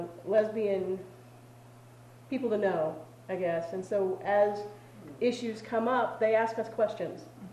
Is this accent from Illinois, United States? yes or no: yes; Berwyn, Illinois, United States; Berwyn, Illinois, right outside of Chicago.